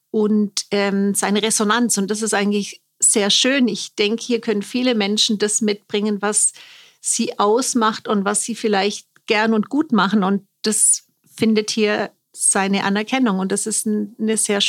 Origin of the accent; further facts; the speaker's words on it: Ulm, Baden-Württemberg, Germany; Ich bin aus Ulm.